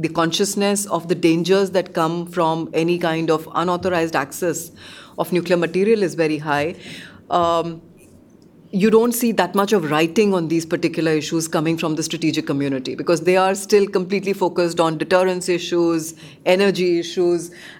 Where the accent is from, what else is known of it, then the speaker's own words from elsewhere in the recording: India; I think as an Indian, it gives me some comfort.